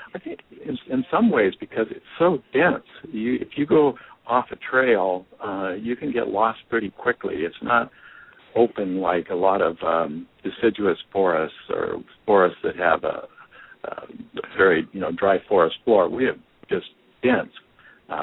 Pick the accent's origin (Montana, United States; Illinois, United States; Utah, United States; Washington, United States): Washington, United States; Seattle; I grew up in Seattle after age 12, and my parents had a place on Puget Sound, so I grew up with a boat.